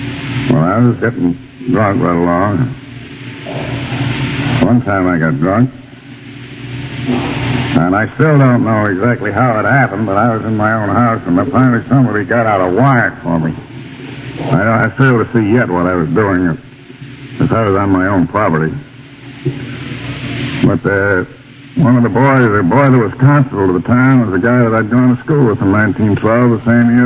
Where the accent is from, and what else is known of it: Albany, New York, United States; born or raised there